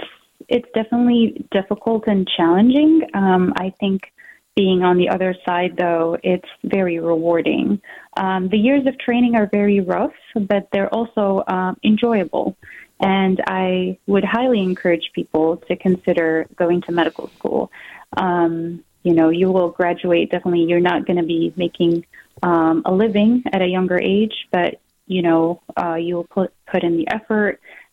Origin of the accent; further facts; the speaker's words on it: Jordan; English is a second language; moved away as an adult; now in United States; I grew up in Jordan, and I went to school there